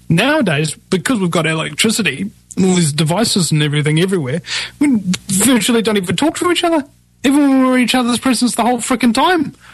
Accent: New Zealand; because I'm from New Zealand.

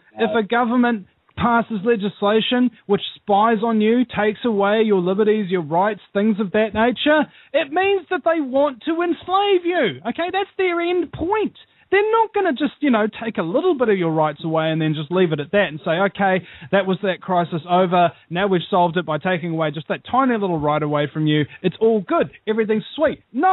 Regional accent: New Zealand; Well, first guy is a Kiwi collaborator, and I'm from New Zealand

